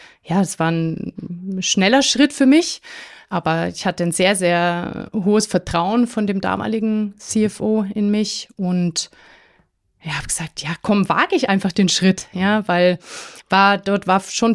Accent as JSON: {"language": "German", "town": "Ingolstadt", "region": "Bavaria", "country": "Germany", "said": "also ich komme ursprünglich aus Ingolstadt"}